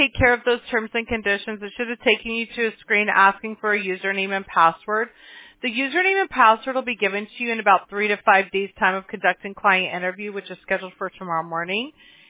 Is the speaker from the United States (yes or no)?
yes; Mobile, Alabama, United States; now in Huntington Beach, United States; I'm not. I'm from Mobile, Alabama.